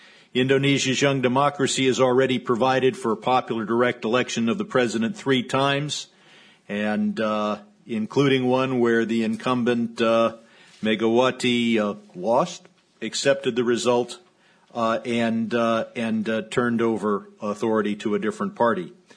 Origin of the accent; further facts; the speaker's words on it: Sherman Oaks, California, United States; from California's best name city, Sherman Oaks.